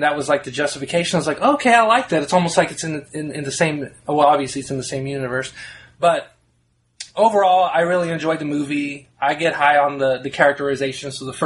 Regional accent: Austin, Texas, United States; I was born and raised here in Austin

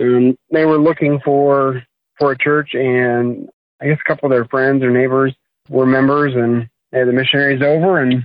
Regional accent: San Diego, California, United States; born there; also born or lived in moved frequently (military family); I was born in San Diego, and we didn't stop until my senior year in high school.

